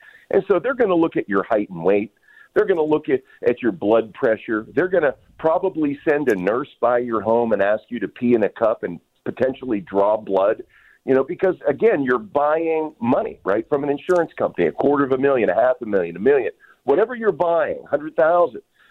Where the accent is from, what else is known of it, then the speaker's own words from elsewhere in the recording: Canonsburg, Pennsylvania, United States; Grew up, I was born and raised in Canonsburg, graduated from Canon Mac. And while I've traveled a lot due to my career, I moved back here in 2008